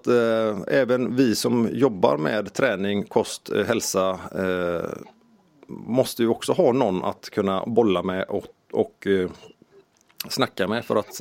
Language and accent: Swedish; Gothenburg, Västra Götaland County, Sweden; Göteborgsvarvet måste jag ju springa som göteborgare.